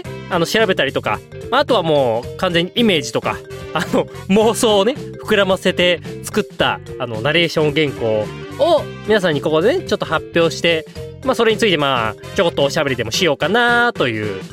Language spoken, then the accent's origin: Japanese; Hokkaido, Japan; 私が生まれ育ったのが北海道っていうことで